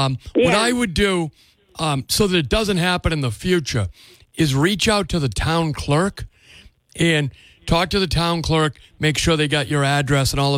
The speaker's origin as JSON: {"language": "English", "town": "Freetown", "region": "Massachusetts", "country": "United States", "tie": "born or raised there", "also_born_or_lived": "Fairhaven", "said": "And so Fairhaven was my first town. Of course, I grew up in Freetown, but we spent all our summers here in Fairhaven and still have the place here in Fairhaven."}